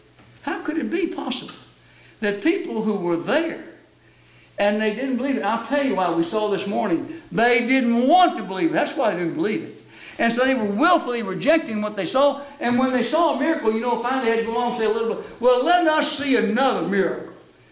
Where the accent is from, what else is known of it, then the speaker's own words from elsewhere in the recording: Kentucky, United States; And I'm a Kentuckian, you know. So don't tell people in Indiana that, but I'm from Kentucky.